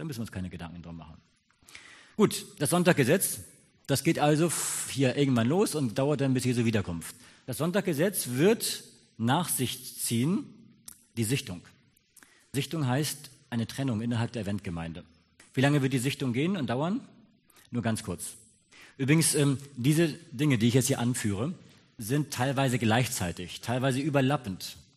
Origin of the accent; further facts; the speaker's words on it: Hamburg, Germany; ich bin selbst aus Hamburg.